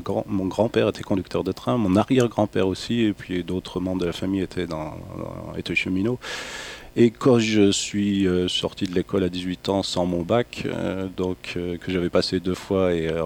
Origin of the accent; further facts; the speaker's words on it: France; now in Dresden, Germany; je suis français, mais comme je te l'ai dit tout à l'heure avant l'antenne, j'habite en ex-Allemagne de l'Est, à Dresde depuis 1991, à part un court passage en France, près d'Angers, avec des amis musiciens en 2003-2004.